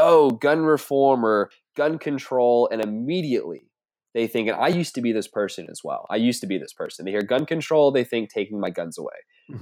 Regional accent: the South, United States; I'm from the South. I get it. We're rednecks.

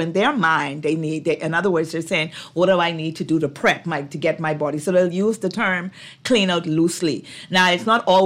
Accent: Long Bay Cays, Bahamas; I tell people I grew up in Long Bay, Keys, Andrews with my grandparents.

